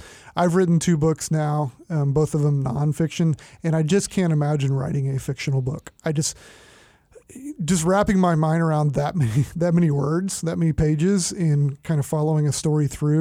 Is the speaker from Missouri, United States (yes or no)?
yes; St. Louis, Missouri, United States; And growing up in St. Louis.